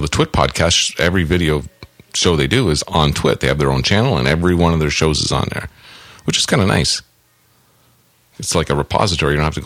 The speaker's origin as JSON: {"language": "English", "country": "United States", "said": "But I'm American, so I can't vote anyway."}